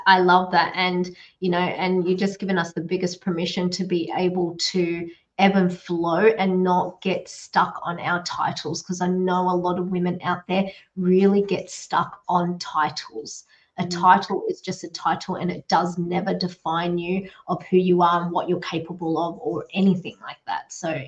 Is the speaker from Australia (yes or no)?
yes; Australia; and my mother is Chinese Timorese. So we've got the Chinese plus the Indigenous Timorese. And I was born in Australia, and I grew up with two different, like, there's four different cultures mixed.